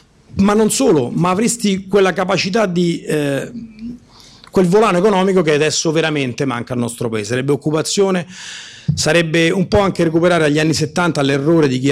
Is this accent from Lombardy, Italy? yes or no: no; Rome, Lazio, Italy; Dicevo, io sono romano, rubo pochi minuti ancora